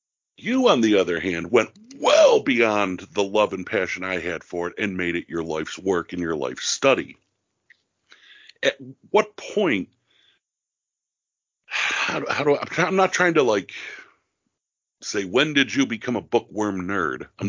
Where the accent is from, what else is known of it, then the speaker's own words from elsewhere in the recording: New York, United States; I'm a New Yorker, born and raised Western New York, not New York City.